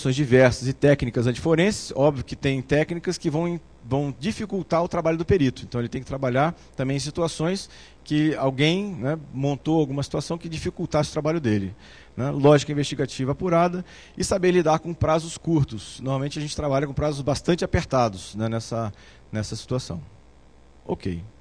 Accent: Vitória, Espírito Santo, Brazil; lá em Vitória, eu sou do Espírito Santo de Vitória

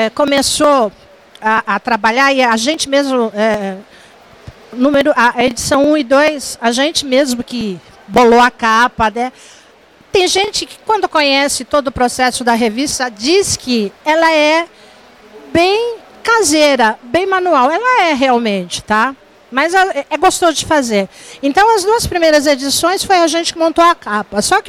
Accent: São Paulo, Brazil; Eu sou de São Paulo, eu sou uma das editoras.

